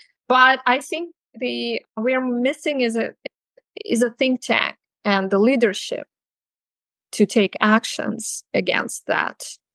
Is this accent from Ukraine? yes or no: yes; Ukraine; English is a second language; also born or lived in Moscow, Russia; I was raised in Ukraine and I attended all those celebrations on Maidan in Kyiv.